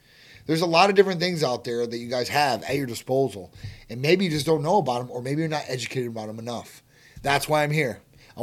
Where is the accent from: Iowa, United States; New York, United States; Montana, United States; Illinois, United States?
Illinois, United States; Chicago; moved away; I'm from Chicago originally. I probably will be back during the summer, maybe this summer. I only go back in the summers because of the cold weather.